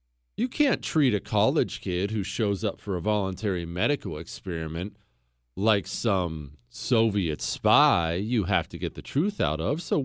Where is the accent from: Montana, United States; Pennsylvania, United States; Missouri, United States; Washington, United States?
Montana, United States; Bozeman; I grew up in Bozeman, Montana, where you really couldn't find anything beyond marijuana.